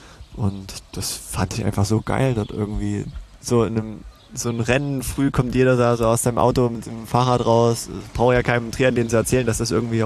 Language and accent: German; Döbeln, Saxony, Germany; Das ging schon damals in meiner Heimat in Döbeln